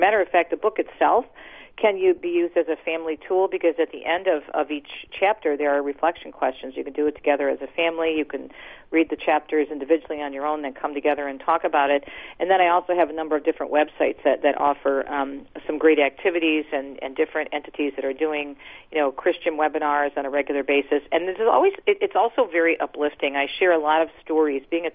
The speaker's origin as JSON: {"language": "English", "region": "Michigan", "country": "United States", "tie": "born or raised there", "said": "my mom lived in a beautiful assisted living facility in my home state here in Michigan, a lovely place"}